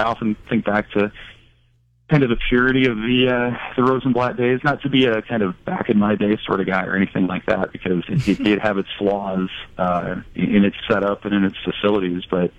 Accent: Lincoln, Nebraska, United States; I mean, I grew up in Lincoln

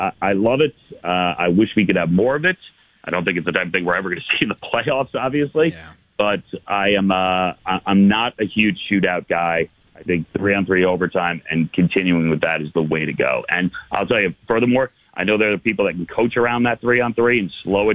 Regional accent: New York, United States; you know, I grew up in New York

